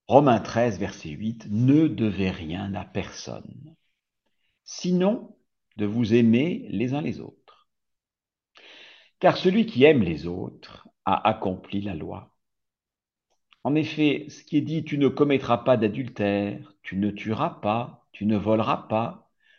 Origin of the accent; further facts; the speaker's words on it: France; now in Düsseldorf, Germany; Je suis basé à Düsseldorf, en Allemagne, mais où j'habite depuis 25 ans. Mais je suis français.